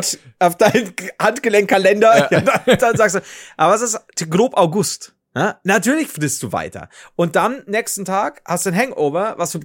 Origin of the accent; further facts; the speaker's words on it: Regensburg, Bavaria, Germany; So, ich komme aus Regensburg, ne, Castra Regina, von Römern gegründet.